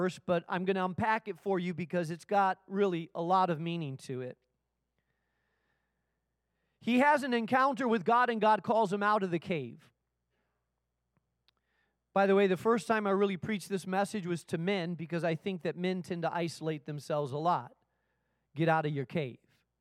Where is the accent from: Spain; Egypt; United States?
Spain; I grew up in Spain, and there was some natural caves a few miles away from where I lived